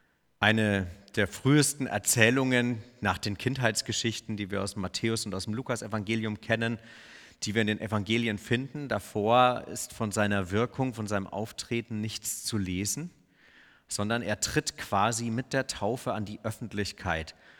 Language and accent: German; Bavaria, Germany; Ergolding, das liegt bei Landshut, das liegt so zwischen München und Regensburg. Ihr habt das sicher an meinem Akzent schon wahrgenommen, dass ich ein typischer Bayer bin.